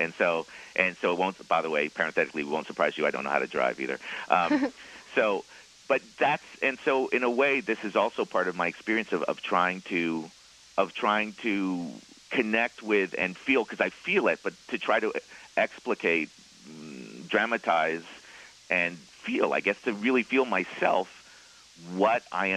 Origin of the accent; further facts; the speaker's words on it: New York City, New York, United States; as I'm from New York City